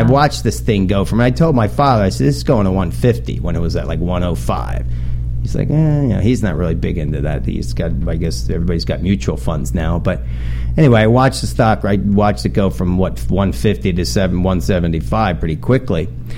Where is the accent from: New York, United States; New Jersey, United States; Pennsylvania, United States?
New Jersey, United States; I'm from Jersey, not from that Channel Island